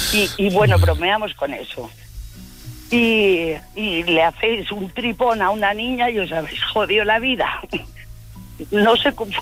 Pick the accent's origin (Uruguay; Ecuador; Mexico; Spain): Spain; Sella, Valencian Community; Uy, de un pueblo muy pequeño de Alicante, de Sella.